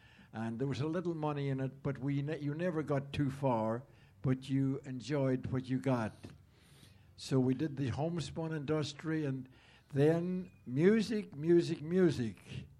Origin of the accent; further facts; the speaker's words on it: County Donegal, Ireland; moved away; Now, I came from Ireland in the first place. I came over here in 1948, and I was brought up on a little farm in County Donegal